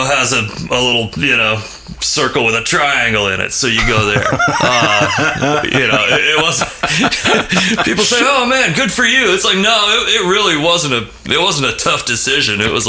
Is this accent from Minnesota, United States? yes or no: yes; Minneapolis, Minnesota, United States; I grew up in Minneapolis.